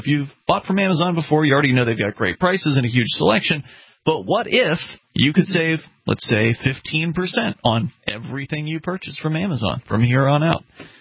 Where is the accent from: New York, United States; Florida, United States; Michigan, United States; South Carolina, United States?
Florida, United States; Maybe that's because we're from Florida or something like